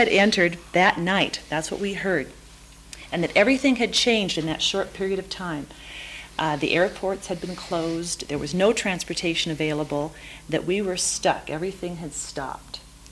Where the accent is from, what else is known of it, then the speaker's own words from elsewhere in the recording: California, United States; from California.